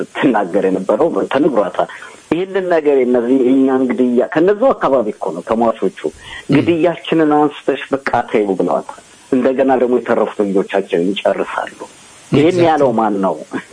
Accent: Addis Ababa, Ethiopia; እኔ አማራ ነኝ ብዬ ማላደኩም ያደኩት ያ 4 ኪሎ ልጅ ነኝ

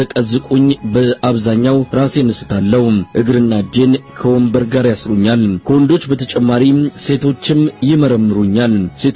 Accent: Amhara, Ethiopia; የሰሜን ጎንደር ተወላጅ ነኝ።

